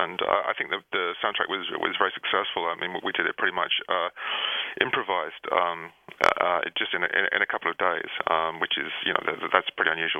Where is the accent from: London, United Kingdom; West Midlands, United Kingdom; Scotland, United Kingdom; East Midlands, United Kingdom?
London, United Kingdom; You know, I grew up in London, and I had access to quite a lot of interesting live music.